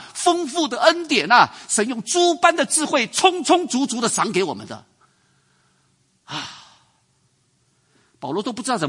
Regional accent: China; 我们中国人信佛是不是有这种观念？

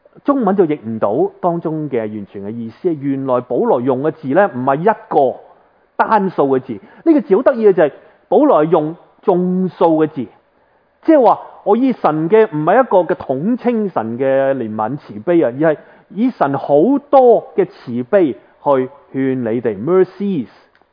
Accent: China

